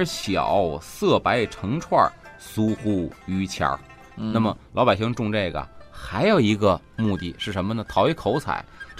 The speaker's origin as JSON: {"language": "Chinese", "region": "Beijing", "country": "China", "said": "那么说的榆树呢，咱们北京人吃还跟榆树有关系"}